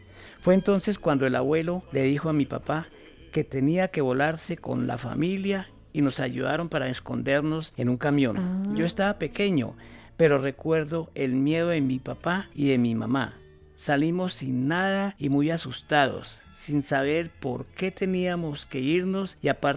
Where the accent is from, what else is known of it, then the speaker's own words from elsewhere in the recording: Líbano, Tolima, Colombia; en mi pueblo, en el Líbano, Tolima, casi todos eran liberales